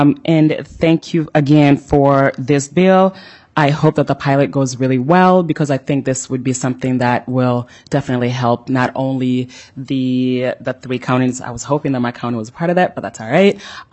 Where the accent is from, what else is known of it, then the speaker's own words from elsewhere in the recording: Brooklyn Center, Minnesota, United States; our family home that I grew up in Brooklyn Center.